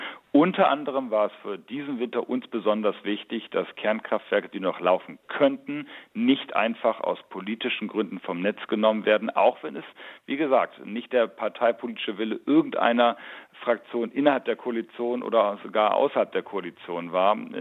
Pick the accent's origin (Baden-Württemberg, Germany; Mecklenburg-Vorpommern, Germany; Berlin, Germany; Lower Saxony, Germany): Lower Saxony, Germany; Und ich komme ja selber aus Niedersachsen